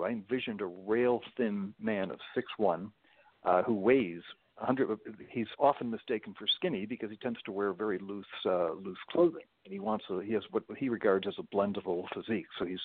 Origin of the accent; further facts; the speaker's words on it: Buffalo, New York, United States; born there; I was born in Buffalo